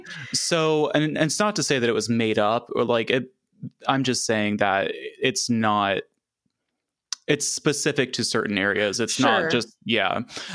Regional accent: Appalachia, United States; I apparently suck as an Appalachian.

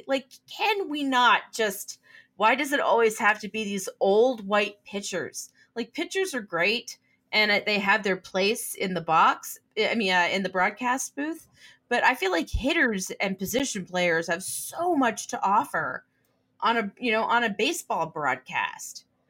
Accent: Maine, United States; My hometown in Maine.

